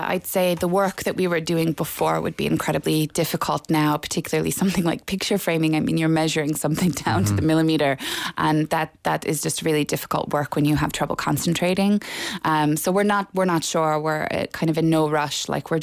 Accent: United States; now in Ireland; My husband's from Ennis Diamond, but obviously I'm from the States

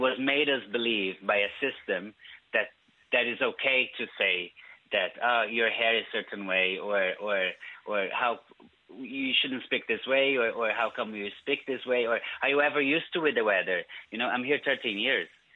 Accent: Brazil; And I come from Brazil, you know

